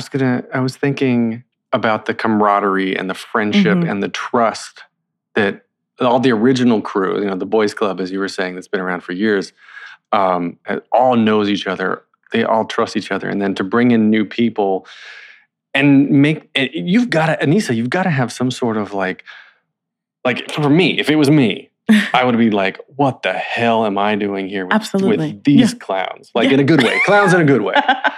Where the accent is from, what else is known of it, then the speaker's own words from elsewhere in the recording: North Carolina, United States; I'm from North Carolina, man. It speaks to me.